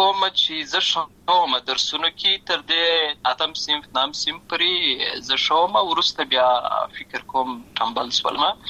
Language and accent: Pashto; Lashkargah, Helmand, Afghanistan; also born or lived in Uruzgan; زه په اصل کې د اورزغان ولایت یم، اما زه په هلمند ولایت لشکرګاه کې پیدا شوی یم،